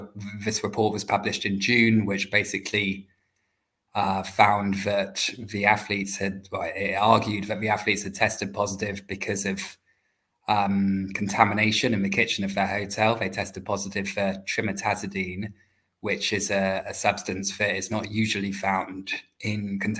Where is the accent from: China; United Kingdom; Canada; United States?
United Kingdom; England; accent: English; now in Berlin, Germany; I'm a English journalist, you can tell by my accent, but I work in Berlin in Germany